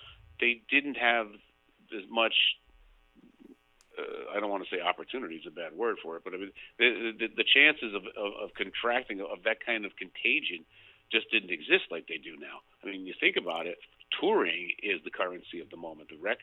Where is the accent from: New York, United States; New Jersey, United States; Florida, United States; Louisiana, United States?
New York, United States; Queens; I was brought up in Queens, New York. We could literally see Manhattan from my mother's backyard. You could see the World Trade Center being built. But we also had factories on the block.